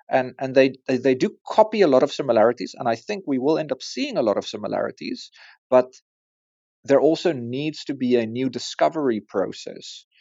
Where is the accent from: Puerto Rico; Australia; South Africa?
South Africa; As a South African and an African